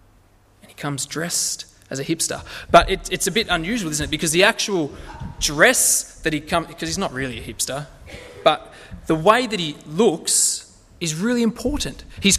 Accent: Lithgow, New South Wales, Australia; I'm from Lithgow, and even my mates couldn't deal with this guy.

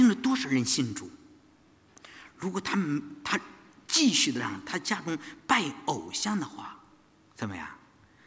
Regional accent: China; 我们出生在无神论的国家，我们接受的是无神论的教育，所以在三十岁之前，我根本心里是一个没有神的人

